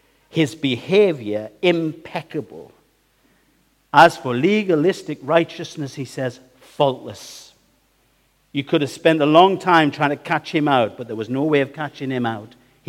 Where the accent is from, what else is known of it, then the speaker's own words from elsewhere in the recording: North East England, United Kingdom; accent: Geordie; now in Whitby, United Kingdom; I live in Whitby, but these are my people. I'm a real Geordie. My accent gets thicker. My blood runs faster. A Geordie of Geordies.